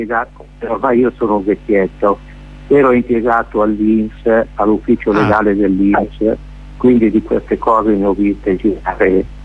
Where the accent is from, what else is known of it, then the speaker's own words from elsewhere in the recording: Como, Lombardy, Italy; io, siccome abito a Como, ho lavorato a Como e conosco bene la società comasca, e anche io fin da bambino ero qui a Como, nonostante il nome e cognome sardo, no?